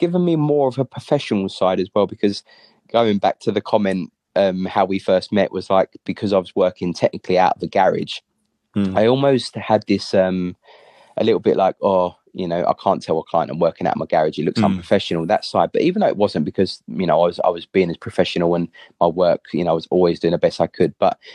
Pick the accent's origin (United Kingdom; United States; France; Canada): United Kingdom; Walthamstow, London; So I grew up in Walthamstow.